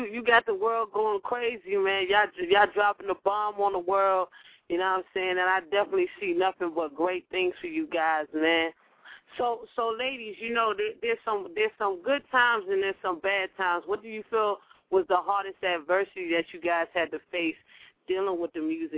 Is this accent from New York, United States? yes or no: yes; New York, United States; now in Washington, D.C., United States; I'm Nigerian, right? But I'm from New York, but I live in the DMV in the DC, Maryland, Virginia area.